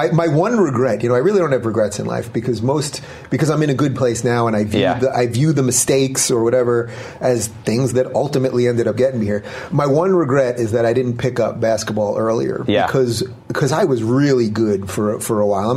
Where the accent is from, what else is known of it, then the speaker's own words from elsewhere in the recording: Syosset, New York, United States; And so I grew up in Long Island. I went to college in upstate New York, SUNY Binghamton.